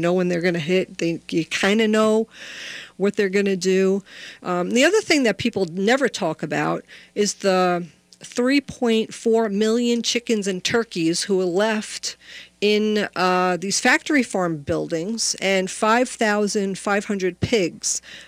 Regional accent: New York, United States; accent: New York; my New York accent was coming out there for a minute.

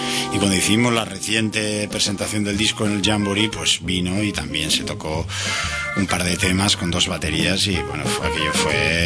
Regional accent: Basque Country, Spain; le digo yo que soy vasco y que este tema allí en Euskadi ya estamos hartos

